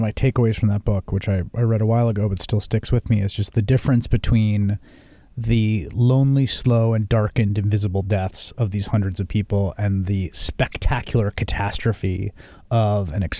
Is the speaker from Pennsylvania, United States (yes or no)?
no; Bronx, New York, United States; So I grew up in the Bronx in the 1980s, and we lived in a sort of working middle-class neighborhood, and then moved to a sort of more upper-middle-class neighborhood, both in the Bronx.